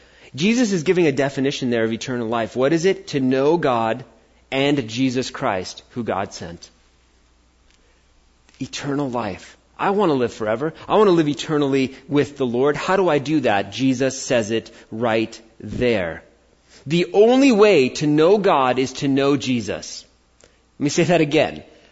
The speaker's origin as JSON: {"language": "English", "country": "United States", "said": "And they said, you're American? You know, I'm like, yes, I'm American."}